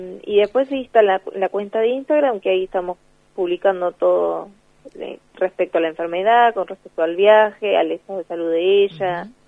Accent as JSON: {"language": "Spanish", "town": "Mones Cazón", "region": "Buenos Aires Province", "country": "Argentina", "said": "somos de Mones Cazón. Sí, pertenecemos al partido de Pehuajó."}